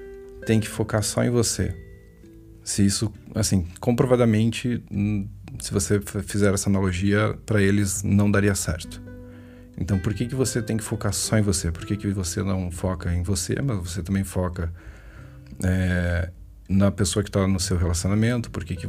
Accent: Rio Grande do Sul, Brazil; now in Curitiba, Brazil; Nós não somos de Curitiba, nós somos do Rio Grande do Sul.

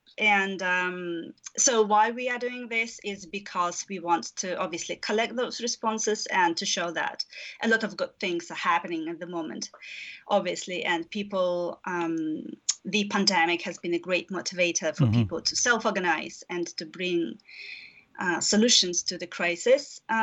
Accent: Belarus; I'm from Belarus and I'm actually based in the country at the moment.

